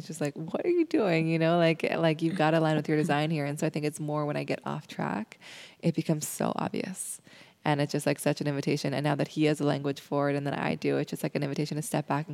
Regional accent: Seattle, Washington, United States; born or raised there

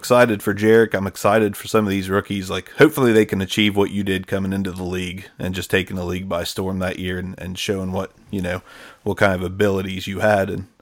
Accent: Ohio, United States; been a big Dolphins fan since I was, you know, just a young kid growing up in Southern Ohio. Everybody's watching the Bengals.

